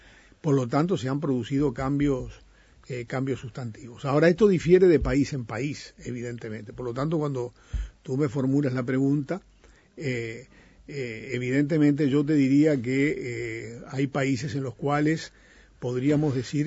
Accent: Uruguay; si bien soy uruguayo, trabajo en Santiago

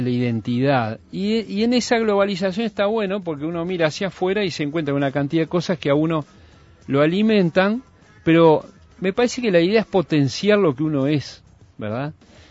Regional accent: Montevideo, Uruguay; Si yo soy uruguayo, montevideano, ¿no?

